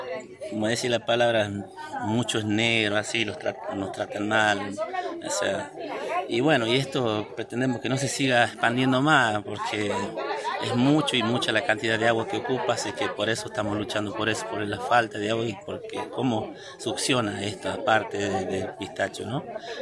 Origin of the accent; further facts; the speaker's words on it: San Blas de los Sauces, La Rioja, Argentina; yo nací, crecí acá y no puedo ver así a mi pueblo, San Blas de los Sauces